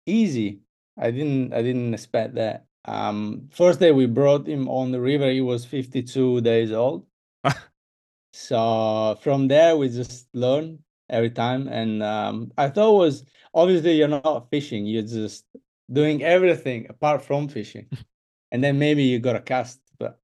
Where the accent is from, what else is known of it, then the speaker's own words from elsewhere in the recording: Emilia-Romagna, Italy; say I'm from Bologna. Then from there you pin a line to the sea, and when you meet the shore, that's where I'm from.